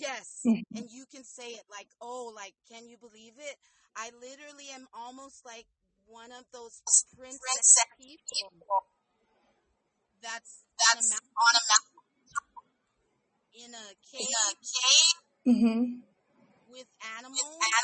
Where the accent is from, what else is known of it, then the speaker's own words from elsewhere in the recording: Montana, United States; Okay, I hail from Montana, and I always start with that because a lot of people are just like, well, where are you from?